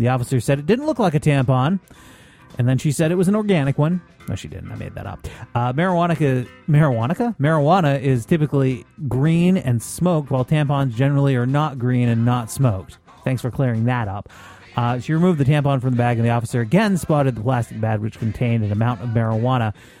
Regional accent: Vermont, United States

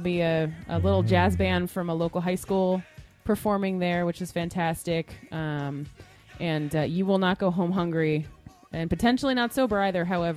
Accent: San Pedro, California, United States; now in Sacramento, United States; I grew up in the YMCA in my hometown, the San Pedro Peninsula YMCA. Did a lot of camping, did a lot of stuff down there. Love it. Love the Y programs. So when I moved to Sacramento, got involved up here.

